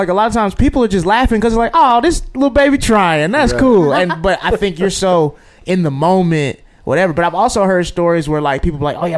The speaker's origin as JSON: {"language": "English", "town": "Jackson", "region": "Mississippi", "country": "United States", "tie": "born or raised there", "said": "I was born in Jackson, Mississippi. Very country. I try to hide it, but it comes out. But yeah, I grew up in Mississippi, and I was a track athlete in college."}